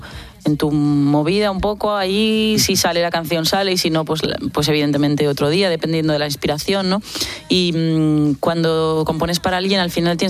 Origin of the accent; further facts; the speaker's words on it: Pontevedra, Galicia, Spain; Bueno, siempre como gallega y pontevedresa siempre he estado muy vinculada al mar